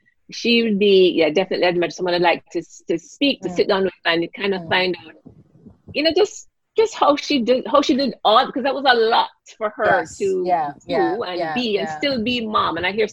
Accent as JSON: {"language": "English", "country": "Jamaica", "tie": "born or raised there", "said": "growing up in Jamaica"}